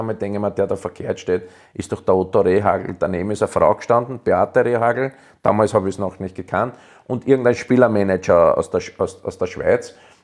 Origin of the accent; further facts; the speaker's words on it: Austria; weil eigentlich hätte ich Fußballer des Jahres werden müssen in Deutschland und das als Ösi.